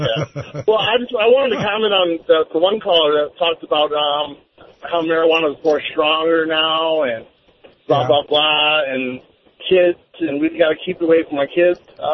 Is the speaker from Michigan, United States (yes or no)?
yes; Detroit, Michigan, United States; I'm from Detroit.